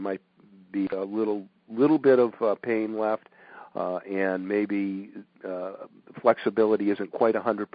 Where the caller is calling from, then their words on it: Massachusetts, United States; We're from calling from Massachusetts